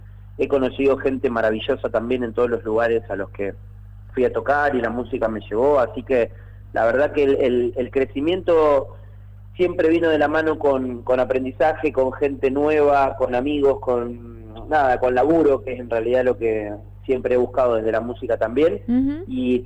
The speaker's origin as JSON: {"language": "Spanish", "town": "Arroyo Seco", "region": "Santa Fe", "country": "Argentina", "tie": "born or raised there", "said": "era un barrio en Arroyo Seco de provincias por ahí unidas en un mismo barrio, porque me acuerdo que había mucha gente del Chaco que escuchaba mucho chamamé"}